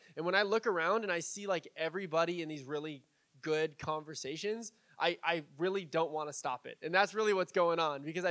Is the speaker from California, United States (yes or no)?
yes; San Diego, California, United States; You know, even though I grew up in San Diego, I liked the beach, but I didn't surf. The water was too cold in San Diego for me to surf